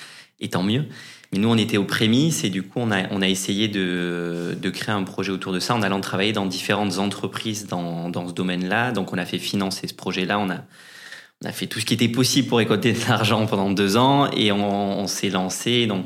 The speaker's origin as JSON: {"language": "French", "town": "Saint-Jean-Pied-de-Port", "region": "Nouvelle-Aquitaine", "country": "France", "tie": "born or raised there", "also_born_or_lived": "Bayonne", "moved": "as an adult", "said": "Alors, je suis né à Bayonne, mais j'ai vécu à Saint-Jean-Pied-de-Port jusqu'à l'âge de 18 ans."}